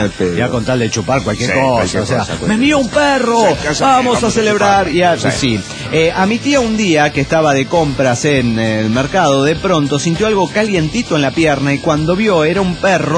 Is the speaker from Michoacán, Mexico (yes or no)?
yes; Morelia, Michoacán, Mexico; de Morelia, Michoacán.